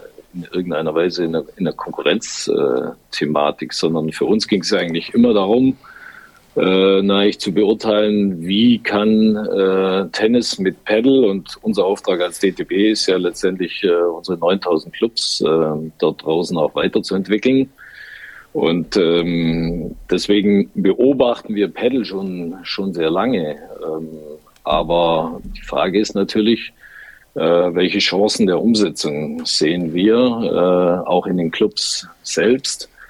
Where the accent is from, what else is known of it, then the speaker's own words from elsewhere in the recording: Baden-Württemberg, Germany; now in Munich, Germany; Ich bin jetzt seit 25 Jahren in München zu Hause. Von der Seite her kommt der bayerische Einschlag immer weiter durch, aber eigentlich bin ich ein Schwabe.